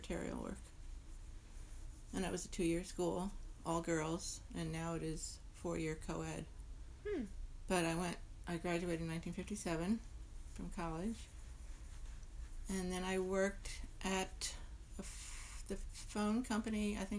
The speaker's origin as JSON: {"language": "English", "town": "Asbury Park", "region": "New Jersey", "country": "United States", "tie": "born or raised there", "also_born_or_lived": "St. Petersburg, Florida", "said": "I grew up in Asbury Park, New Jersey, plus St. Petersburg, Florida."}